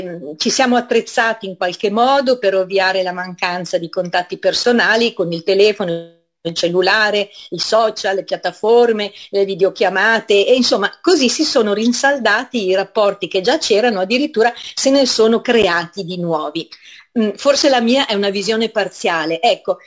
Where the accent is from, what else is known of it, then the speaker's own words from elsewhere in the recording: Varese, Lombardy, Italy; noi siamo di Varese per cui ci va bene la zona lombarda